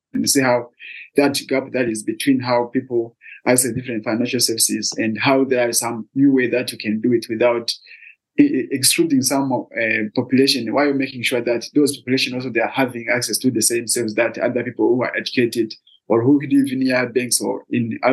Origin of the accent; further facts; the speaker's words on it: Shombo, Burundi; English is a second language; and I'm from Shombo, which is one of the rural areas, and it's not that populated, and we have less access to financial services.